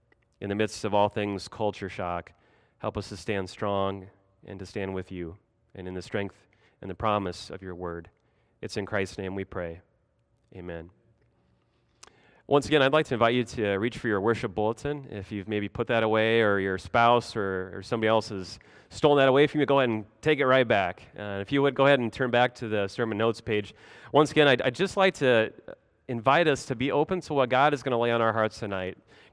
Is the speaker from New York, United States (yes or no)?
no; Nebraska, United States; being reminded in a number of different ways, places, and occasions of home, my home state of Nebraska.